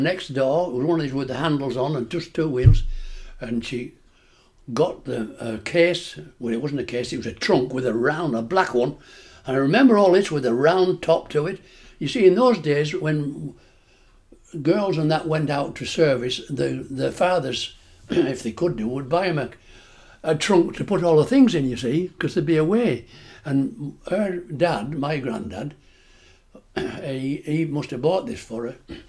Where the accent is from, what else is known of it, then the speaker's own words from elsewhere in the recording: Fleet, East Midlands, United Kingdom; born there; I was born in Fleet, in it's Holland or Lincolnshire. And it's a very agricultural place all around there.